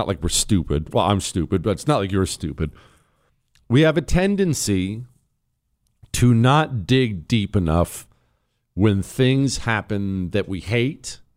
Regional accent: Ohio, United States; born there; I'm an Ohio State fan. I was born in Ohio.

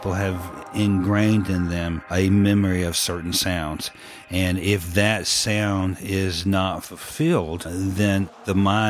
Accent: Atlanta, Georgia, United States; born there; I was born in Atlanta, Georgia, 1954, and essentially I think that I've been a sound person my entire life.

